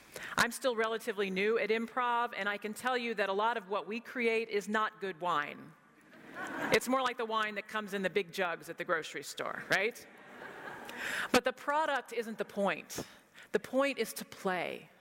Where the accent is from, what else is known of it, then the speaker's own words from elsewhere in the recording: Texas, United States; this hits close to home for me because I was born and raised in Texas